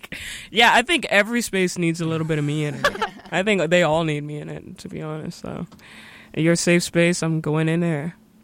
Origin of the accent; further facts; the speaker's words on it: Miami, Florida, United States; I got on a boat because I'm from Miami.